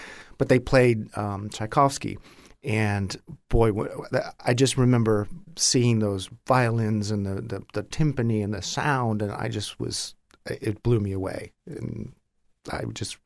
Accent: Ajo, Arizona, United States; born there; Well, I was born in Ajo, Arizona. That's spelled A-J-O.

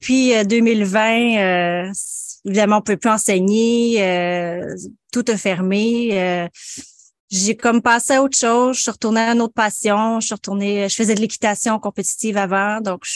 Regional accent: Buckingham, Quebec, Canada; moi, je suis native de Buckingham. Mes parents ne sont pas de la région. Ils viennent de Montérégie, des petits villages, Sainte-Christine, Saint-Paul-de-Boxford.

